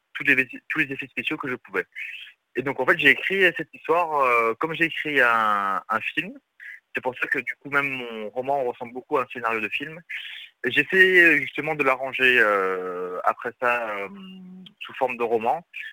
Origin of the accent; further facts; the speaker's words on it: Saint-Raphaël, Provence-Alpes-Côte d'Azur, France; now in Paris, France; Donc je viens du sud de la France, de Saint-Raphaël exactement. Je suis parti à Lille faire mes études de cinéma. Et maintenant, j'habite sur Paris